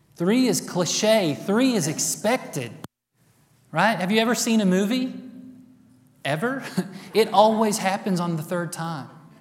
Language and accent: English; Texas, United States; There's going to be a lot of words that I say wrong, because I'm from East Texas.